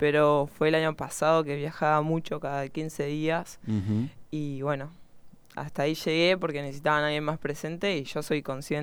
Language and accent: Spanish; Chascomús, Buenos Aires Province, Argentina; now in La Plata, Argentina; Soy de Chascomús.